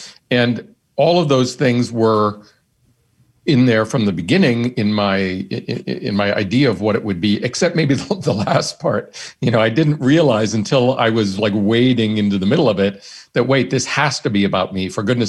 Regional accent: Johnstown, Pennsylvania, United States; the mob franchise in my hometown in Johnstown, Pennsylvania, in Western Pennsylvania.

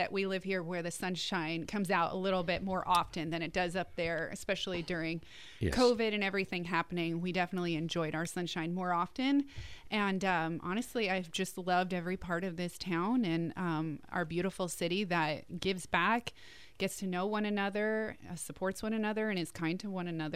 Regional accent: New Jersey, United States; now in Pensacola, United States; Although I originate from New Jersey, we've been here for about 7 years now, a little over seven mm-hmm. years.

